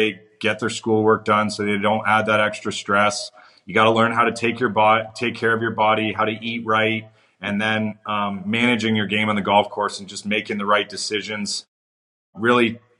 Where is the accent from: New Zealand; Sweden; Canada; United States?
Canada; Toronto, Ontario; I grew up in Toronto, Canada